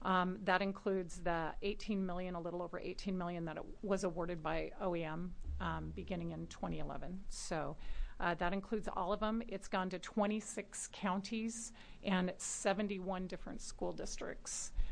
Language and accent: English; Joseph, Oregon, United States; I grew up in Joseph, and I happen to know that that high school is the biggest building, that gymnasium is the biggest building in town